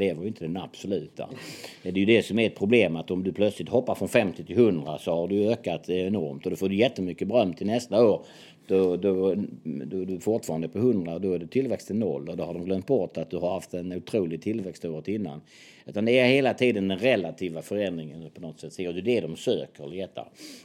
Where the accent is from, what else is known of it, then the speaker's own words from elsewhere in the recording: Kristianstad, Skåne, Sweden; Då ser jag ju en gammal handbollsspelare från Kristianstad som är uppväxt i ganska allmänna förhålla